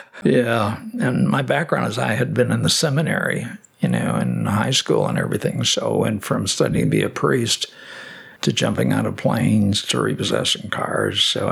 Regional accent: Chicago, Illinois, United States; No, I'm born and raised in Chicago. Lifelong Cub fan.

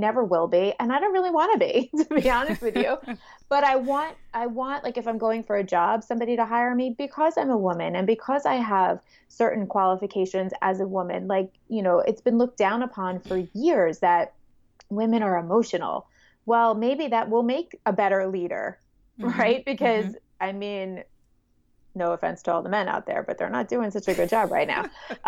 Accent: New York, United States; accent: New York; And I am, in case you haven't heard in my accent already, located in New York. Born and raised, and I've been shooting boudoir for about 10 years.

